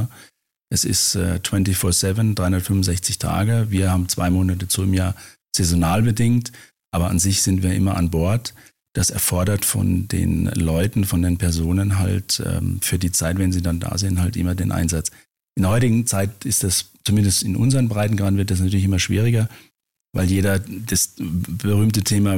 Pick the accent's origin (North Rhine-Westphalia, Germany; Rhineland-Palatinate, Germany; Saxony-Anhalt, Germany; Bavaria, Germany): Rhineland-Palatinate, Germany; born there; Also meine Eltern hatten einen kleinen Gastronomiebetrieb in der Südpfalz. Ich bin ein gebürtiger Pfälzer. Rheinpfälzer.